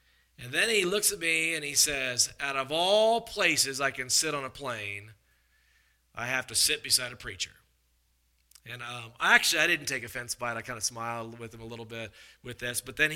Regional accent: Simpsonville, South Carolina, United States; also born or lived in Malden; And I grew up in Simpsonville and Malden, right there in Greenville.

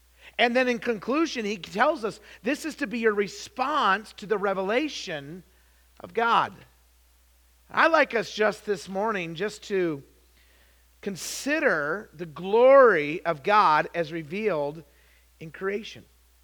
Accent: Idaho, United States; but I do have an excuse. I'm from Idaho.

